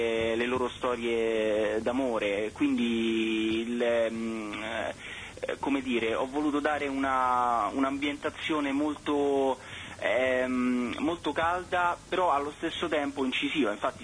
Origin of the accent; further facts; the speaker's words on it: Rome, Lazio, Italy; Sono di Roma.